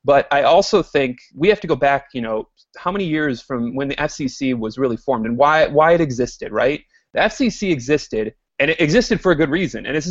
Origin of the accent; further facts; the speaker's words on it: Detroit, Michigan, United States; I'm from Detroit.